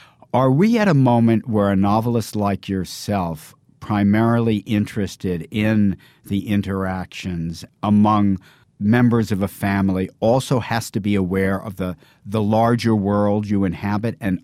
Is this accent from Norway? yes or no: no; Tarrytown, New York, United States; I'm from Tarrytown, New York, across the Hudson River from Rockland County, where this novel is set.